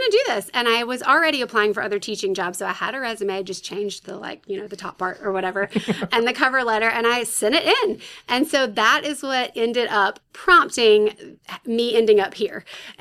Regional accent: Spartanburg, South Carolina, United States; I am from South Carolina, though. I grew up in Spartanburg, so not too far off.

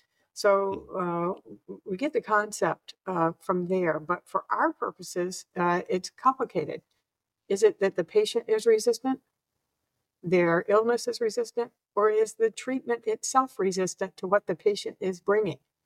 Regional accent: the South, United States; I'm from the South.

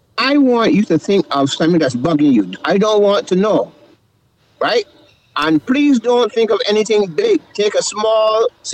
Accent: Barbados; Because I'm from Barbados, and that's the culture I came up in. So that's the foundation where I come from.

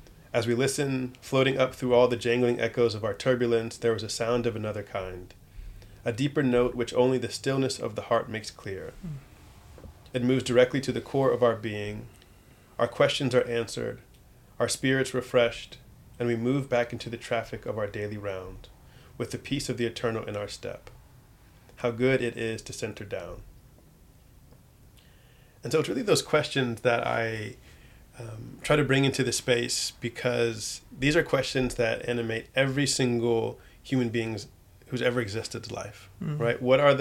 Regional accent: Atlanta, Georgia, United States; And I was about 15. I was living in Atlanta. I grew up in Atlanta

